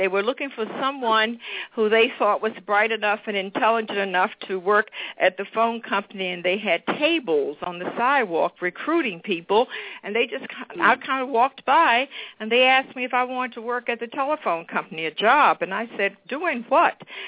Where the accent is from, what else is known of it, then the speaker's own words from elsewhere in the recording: Richmond, Virginia, United States; Well, I came to Massachusetts from Richmond, Virginia, and I've always kind of been in the space.